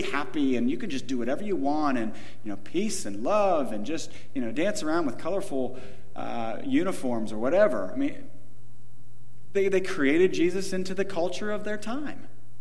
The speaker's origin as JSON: {"language": "English", "country": "United States", "said": "And I love America. I'm an American. I love being American"}